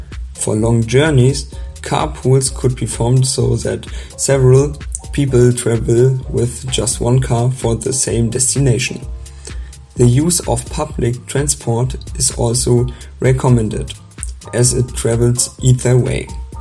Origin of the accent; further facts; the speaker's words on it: Germany; English is a second language; from Germany.